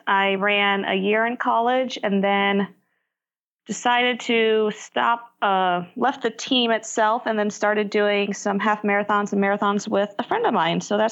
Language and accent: English; Nebraska, United States; also born or lived in Ohio; now in Phoenix, United States; I was born in Ohio, but grew up in Nebraska, and I am currently living in the Phoenix area.